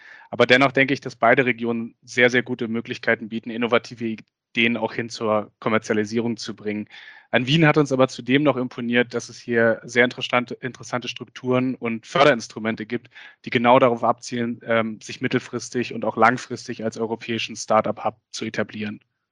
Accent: Germany; now in Vienna, Austria; Das stimmt, ja.

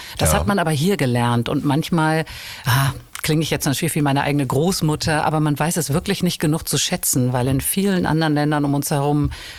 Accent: Hamburg, Germany; born or raised there

